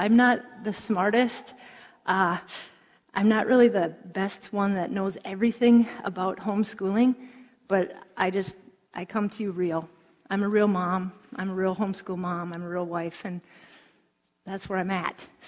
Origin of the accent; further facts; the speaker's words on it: Twin Cities, Minnesota, United States; I grew up here in the Twin Cities.